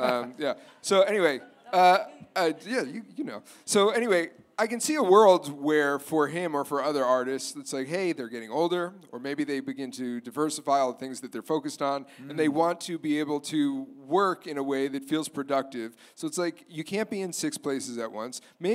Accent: East Coast, United States; I grew up on the East Coast.

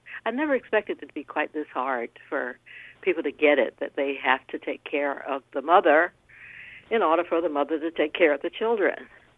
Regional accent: Georgia, United States; You know, I grew up in Georgia under strict segregation. I would not want to go there.

